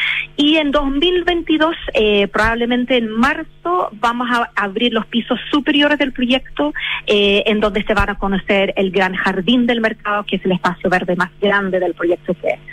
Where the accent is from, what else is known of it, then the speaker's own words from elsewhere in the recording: England, United Kingdom; Spanish is a second language; Soy inglesa.